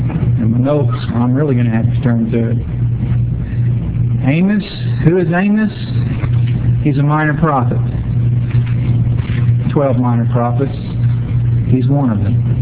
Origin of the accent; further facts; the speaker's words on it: Somerset, Kentucky, United States; In my hometown of Somerset, Kentucky, there's a church with a sign up that says, Jesus Could Return Today.